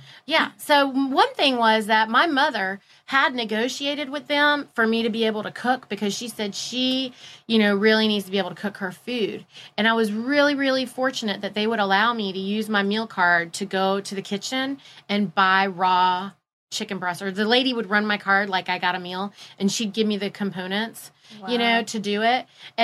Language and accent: English; India; I was very fortunate because, you know, we're Indian. Indian people are mostly vegetarian.